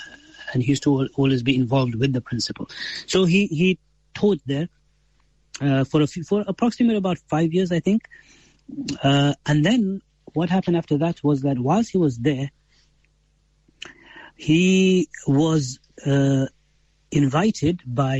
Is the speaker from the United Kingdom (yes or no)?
yes; Leicester, East Midlands, United Kingdom; born there; And then I was born actually in Leicester after they came.